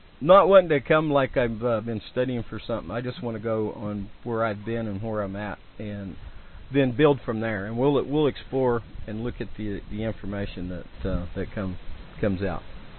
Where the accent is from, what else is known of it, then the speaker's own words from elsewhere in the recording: the South, United States; accent: Southern; Well, mine's